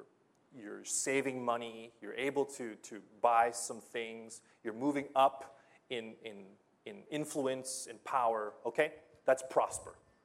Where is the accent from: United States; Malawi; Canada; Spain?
United States; So, I'm a Filipino-American. We call Phil-Am. That means I'm Filipino, but I grew up in America.